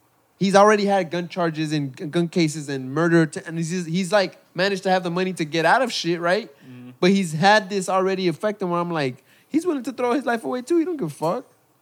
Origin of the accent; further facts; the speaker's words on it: Van Nuys, California, United States; Maybe I grew up in Van Nuys, and that's what Van Nuys.